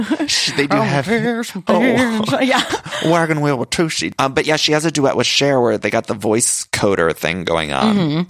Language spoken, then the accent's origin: English; Cleveland, Ohio, United States; I'm from the Cleveland area, but it was nice to see Ohio representation on screen.